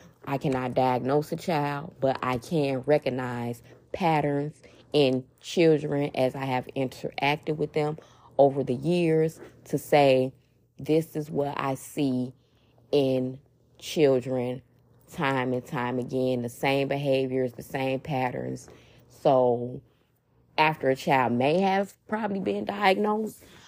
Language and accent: English; Chicago, Illinois, United States; You know, once again, I am from Chicago, and over the weekend, it was really nice here